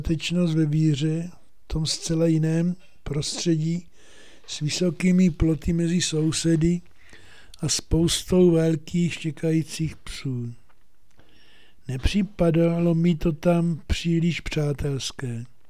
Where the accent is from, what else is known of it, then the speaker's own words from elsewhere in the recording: Moravia, Czechia; Připadalo mi to všechno naprosto jiné než u nás na Moravě